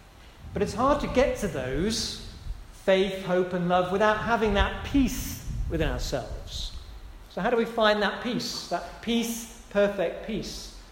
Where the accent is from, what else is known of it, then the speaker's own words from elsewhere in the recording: London, United Kingdom; I grew up in London in the 70s when there were bombs going off in London, in Manchester, in Birmingham.